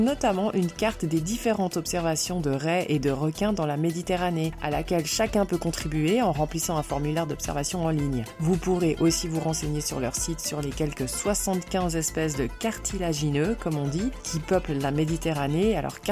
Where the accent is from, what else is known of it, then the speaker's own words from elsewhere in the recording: Switzerland; en tant que Suissesse, moi-même, je n'ai pas pu signer